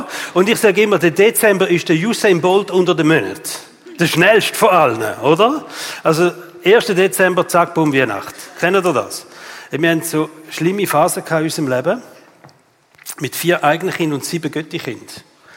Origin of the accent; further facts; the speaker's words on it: Switzerland; Aber bei uns in der Schweiz, der Schmutzli kommt.